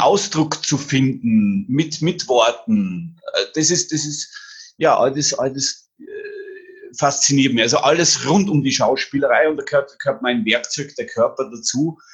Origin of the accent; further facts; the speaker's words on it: Austria; also nicht den österreichischen Dialekt, ich bin ja Österreicher